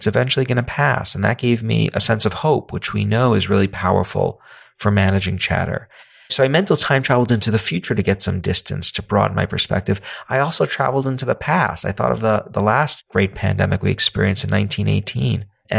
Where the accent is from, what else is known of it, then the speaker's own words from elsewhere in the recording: New York City, New York, United States; I'm a human being and I come from New York City.